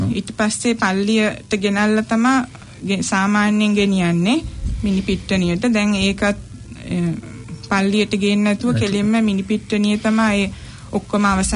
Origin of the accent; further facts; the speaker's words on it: Katuwapitiya, Western Province, Sri Lanka; මම ඉපදුනේ හැදුනේ වැඩුනේ කටුවපිටියේ.